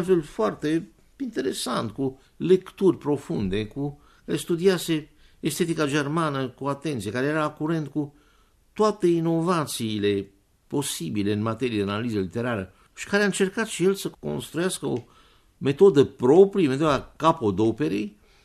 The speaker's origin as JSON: {"language": "Romanian", "region": "Bucharest", "country": "Romania", "said": "Sunt bucureștean și întâmplător că bunicii mei dinspre mamă tot bucureșteni erau."}